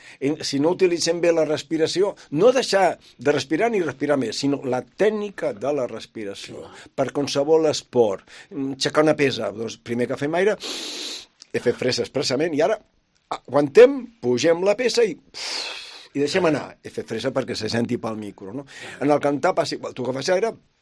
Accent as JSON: {"language": "Catalan", "town": "Girona", "region": "Catalonia", "country": "Spain", "tie": "born or raised there", "said": "Jo vaig néixer a Girona, al barri vell, i aquí és on doncs, em penso marxar també per sempre, no sé, m'encanta Girona, me l'estimo molt, i, bueno, i el barri vell sobretot, bueno, perquè és on he estat sempre, i estic."}